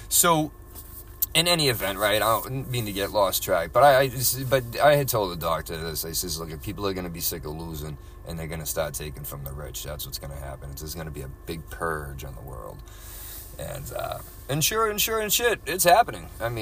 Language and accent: English; Boston, Massachusetts, United States; And I'm from Boston. This is how we fucking talk.